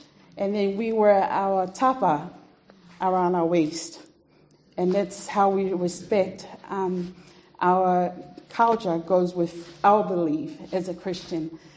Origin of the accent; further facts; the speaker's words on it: Tonga; moved away as an adult; I was born and raised in Tonga and came here when I was 18.